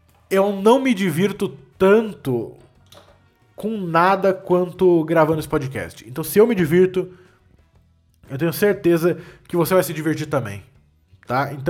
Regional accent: Florianópolis, Santa Catarina, Brazil; eu sou de Florianópolis

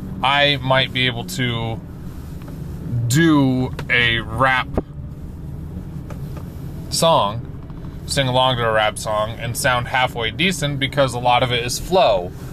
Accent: Davis County, Utah, United States; It was the only station freaking where I grew up in Davis County that had hip-hop on it.

